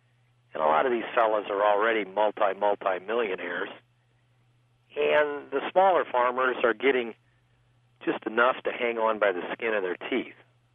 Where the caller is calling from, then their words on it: Urbana, Illinois, United States; I'm in Urbana, unfortunately.